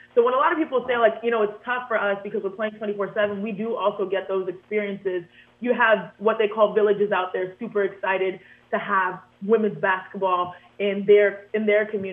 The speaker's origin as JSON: {"language": "English", "town": "Houston", "region": "Texas", "country": "United States", "tie": "born or raised there", "said": "You know, I grew up in Houston, Texas."}